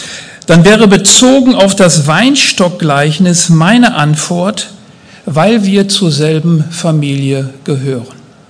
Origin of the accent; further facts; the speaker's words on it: Münster, North Rhine-Westphalia, Germany; Ich komme aus Münster